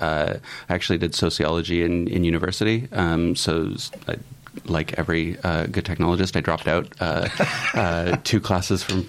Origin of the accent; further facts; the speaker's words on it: British Columbia, Canada; I grew up in the Kootenays, all over BC, really. So it's really coming home for me.